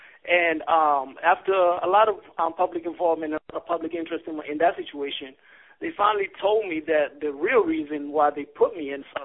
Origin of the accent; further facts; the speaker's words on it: Richmond, Virginia, United States; because right now I'm literally 6 hours away from my hometown of Richmond, Virginia.